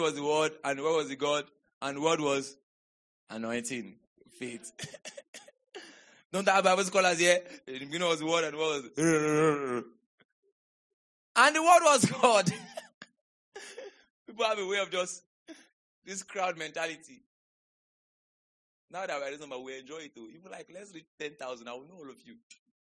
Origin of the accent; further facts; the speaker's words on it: Delta, Nigeria; born there; I was born in Delta State. They said I came from Isoko.